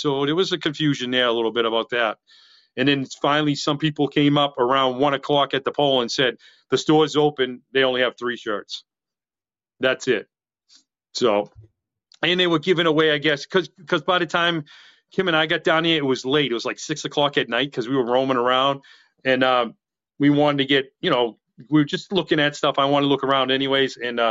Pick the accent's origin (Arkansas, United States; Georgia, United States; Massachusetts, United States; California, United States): Massachusetts, United States; I'm from Massachusetts, and I know probably more than some people in New York do.